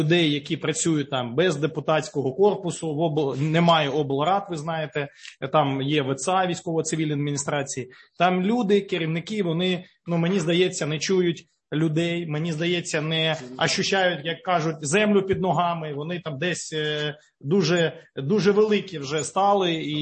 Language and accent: Ukrainian; Luhansk Oblast, Ukraine; хоча сам я з Луганської області.